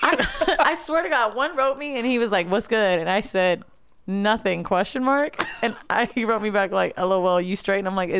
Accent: the South, United States; I'm from the South.

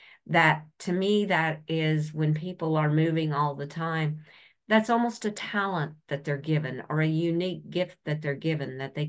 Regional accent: Kansas, United States; born there; I actually live about 6 miles from where I was actually born, the little town I was born in Kansas.

